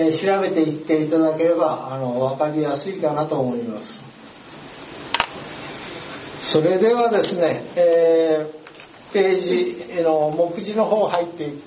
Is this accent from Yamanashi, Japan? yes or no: no; Hiroshima, Japan; moved away as an adult; 私自身はですね、出身は広島県でございましてですね、